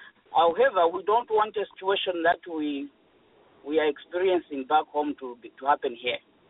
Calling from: Dallas, Texas, United States; I'm calling from Dallas.

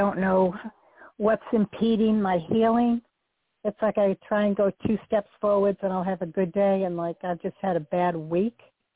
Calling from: Boston, Massachusetts, United States; Hi, Nicole. … from Boston.

